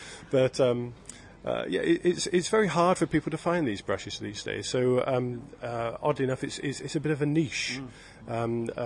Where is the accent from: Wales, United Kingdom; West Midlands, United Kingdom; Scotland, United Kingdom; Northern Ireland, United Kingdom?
Wales, United Kingdom; We're from Pembrokeshire.